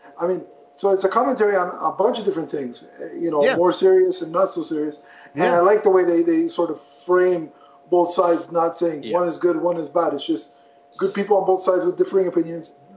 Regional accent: Canada; I'm Canadian

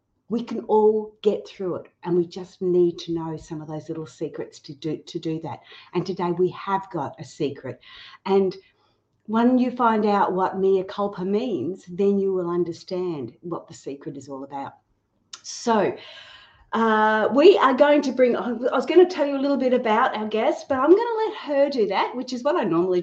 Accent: Australia; accent: Australian; I have tried to pronounce this and my Australian accent, or my tongue, has trouble with it every time.

